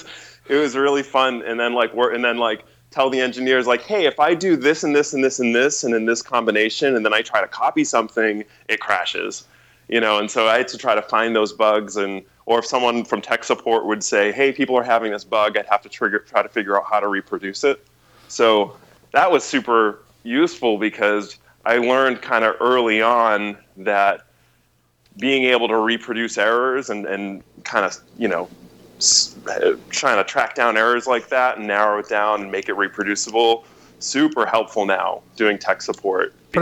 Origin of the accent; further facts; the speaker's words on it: Shrewsbury, Massachusetts, United States; also born or lived in Worcester; No, I grew up in Shrewsbury. Well, I went to high school in Shrewsbury, Massachusetts.